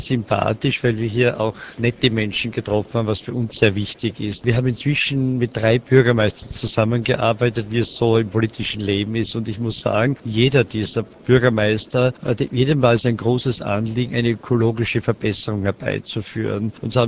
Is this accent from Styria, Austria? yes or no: yes; Styria, Austria; habe zu osteuropäischen Städten näher gehabt als zu meiner Landeshauptstadt Graz als Beispiel. Es gibt bei uns im Süden von Österreich die Region Alpe Adria.